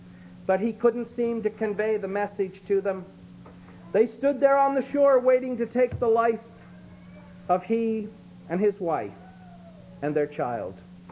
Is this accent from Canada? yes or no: yes; Canada; being Canadian